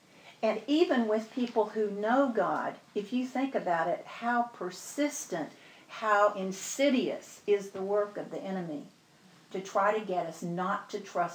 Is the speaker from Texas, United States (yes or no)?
yes; Texas, United States; Now, we're from Texas, so that's pretty fur piece.